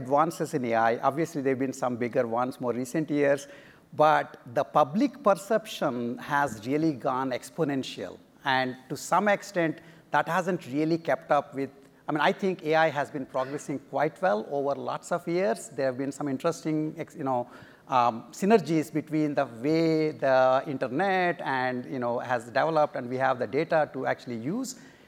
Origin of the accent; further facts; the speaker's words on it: India; I come from India where we see every little, you know, stone with a slight form as a particular god who is of human form.